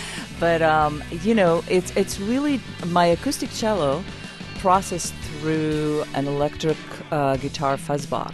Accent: Israel; I grew up in Israel, and I was discovered by Stern when I was 12.

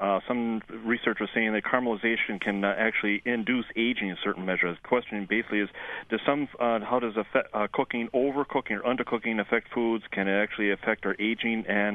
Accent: South St. Paul, Minnesota, United States; South St. Paul, actually.

